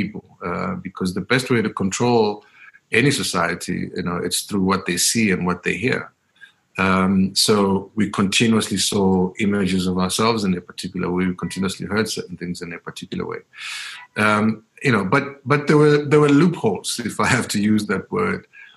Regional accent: Diepkloof, Gauteng, South Africa; growing up in Deep Kloof in the 80s and the 90s, we were also surrounded by, you know, a lot of ills.

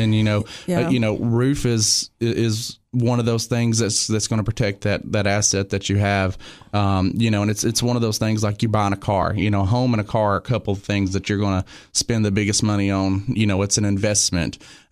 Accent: Sparta, Tennessee, United States; But, you know, I grew up over in Sparta, Tennessee. And, you know, my dad made us work. I grew up on a farm.

